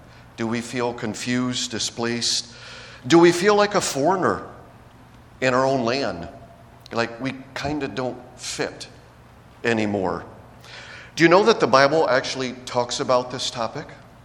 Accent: Towanda, Pennsylvania, United States; also born or lived in Peru; I was born and raised here in Towanda. The church sent us out to be missionaries, workers in Peru. We just completed 37 years in Peru.

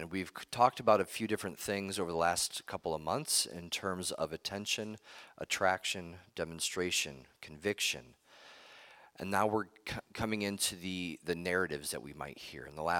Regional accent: United States; but being born and raised in America, we're spoiled. We assume certain things, and we demand freedom.

